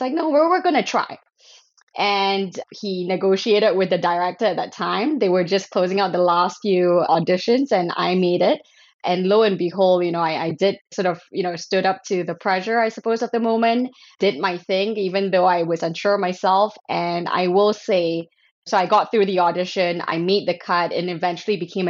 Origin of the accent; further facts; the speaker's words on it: Malaysia; So I grew up in Malaysia. So, it's a Muslim majority country. I'm a ethnically, my great grandfather's from China, and so I'm ethnically Malaysian Chinese and grew up in that environment